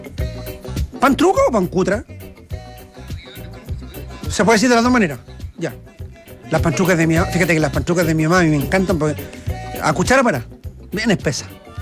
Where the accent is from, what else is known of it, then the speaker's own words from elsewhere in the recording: Paine, Santiago Metropolitan, Chile; Mire, yo soy de allá, de Paine.